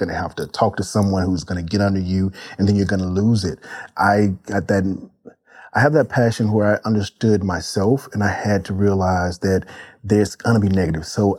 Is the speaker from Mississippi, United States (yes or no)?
yes; Mississippi, United States; I was from Mississippi, small town.